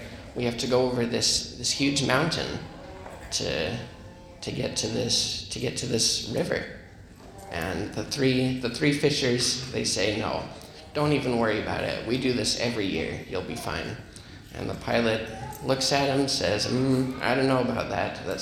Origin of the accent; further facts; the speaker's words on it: Spanish Fork, Utah, United States; I'm from Spanish Fork, Utah. I've been serving for about 4 months now.